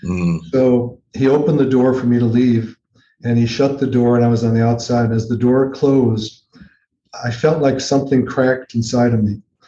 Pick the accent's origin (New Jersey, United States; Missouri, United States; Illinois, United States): Illinois, United States; Chicago; moved away as an adult; also born or lived in Berkeley; And then I moved to Berkeley when I was 22 from Chicago, just on a whim.